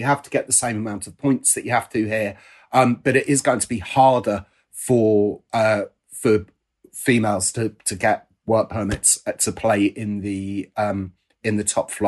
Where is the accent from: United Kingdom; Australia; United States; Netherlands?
United Kingdom; Watford, East of England; I'm from Watford. I use my own grammar.